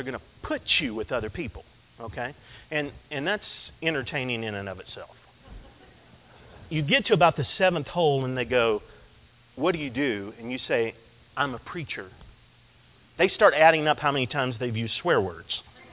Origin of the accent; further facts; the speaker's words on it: Tennessee, United States; I was from Tennessee. I didn't know that there were people who had never been to church before.